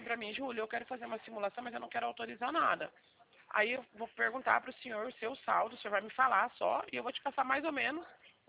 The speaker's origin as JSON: {"language": "Portuguese", "town": "Bebedouro", "region": "São Paulo", "country": "Brazil", "said": "Eu sou de Bebedouro, tá? Aqui pertinho de Barretos."}